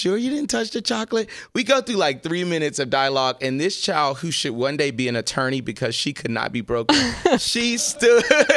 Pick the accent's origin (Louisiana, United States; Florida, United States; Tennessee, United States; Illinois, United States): Louisiana, United States; I'm from Louisiana. So, you know, when you're making gumbo, you have to include a lot of ingredients to get some great flavor.